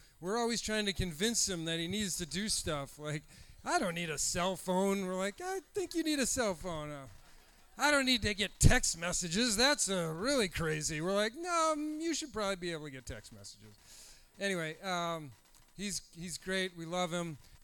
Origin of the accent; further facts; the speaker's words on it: Wisconsin, United States; I'm from Wisconsin. I'd never heard of South County.